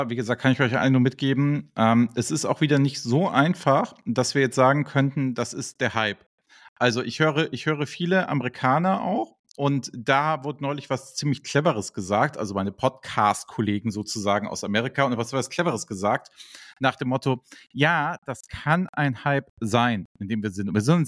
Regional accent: Hamburg, Germany; und ich bin ja Hamburger, deswegen habe ich gesagt, ey, wir fahren rüber

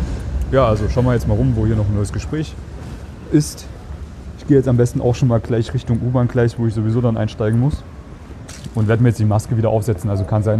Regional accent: Germany; now in Vienna, Austria; Ich bin Deutscher, Piefke.

